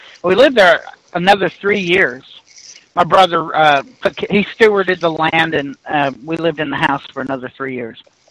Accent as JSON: {"language": "English", "region": "Texas", "country": "United States", "tie": "born or raised there", "said": "is all happening in Southeast Texas, about 60 miles south by southwest of Houston, which is where I was raised up there in South Texas."}